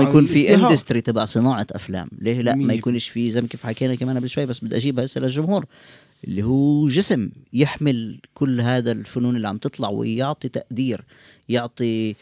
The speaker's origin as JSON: {"language": "Arabic", "country": "Palestine", "said": "أنا بحب كتير كوني فلسطيني، أنا بحب كتير وين إحنا موجودين مع كل القرف اللي حوالينا"}